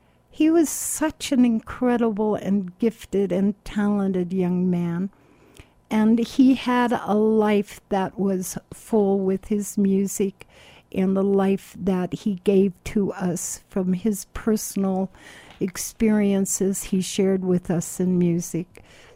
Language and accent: English; Pacific Grove, California, United States; And I'm from Pacific Grove. Before I moved here from the Monterey Peninsula, I lived in Pacific Grove. And I lived down about a mile from Lover's Point, where his plane crashed.